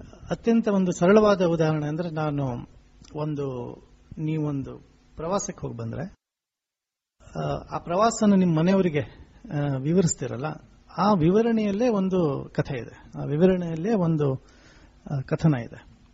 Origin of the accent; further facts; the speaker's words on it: Karnataka, India; ಆಶ್ಚರ್ಯ ಯಾಕಂದ್ರೆ ನಾನು ಉತ್ತರ ಕನ್ನಡದಿಂದ ಬಂದವನು, ಅವರು ಉತ್ತರ ಕನ್ನಡದವರು.